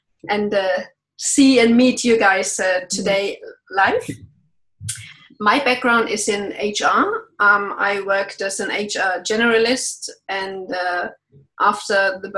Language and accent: English; Germany; English is a second language; also born or lived in Austria / France / Switzerland; now in Gothenburg, Sweden; I am Austrian. I grew up in Germany, and since the last 11 years, I'm an expat accompanying spouse. We lived in France for a year, in the western part of Switzerland for 9 years. And 1 year ago, we moved to Sweden, Gothenburg.